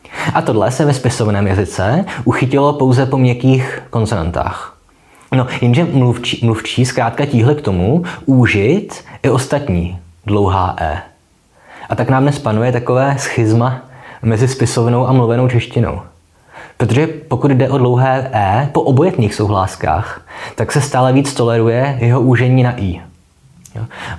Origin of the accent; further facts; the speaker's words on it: Litomyšl, Pardubice Region, Czechia; Ale to je proto, že jsem vyrůstal v Litomyšli, kde se tohle hodně říká.